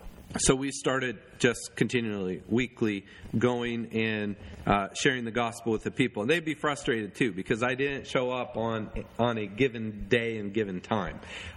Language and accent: English; United States; now in Zambia; So I am an American, an educated American that I have a Land Cruiser. I have the ability to get out in the village. I live in a decent home in the city. I have the ability to get on an airplane and fly back to America.